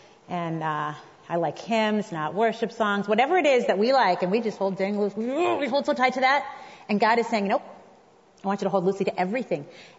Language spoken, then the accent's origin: English; California, United States; When I grew up in California, I went to Wheaton College. My roommate and we were both from California.